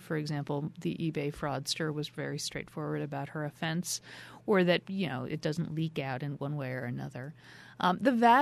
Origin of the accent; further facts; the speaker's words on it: New York, United States; I'm a New Yorker